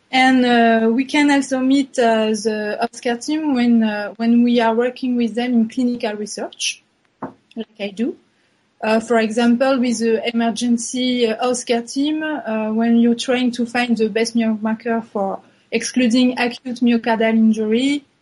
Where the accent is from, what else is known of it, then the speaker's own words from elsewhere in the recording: France; As you said, I'm from France.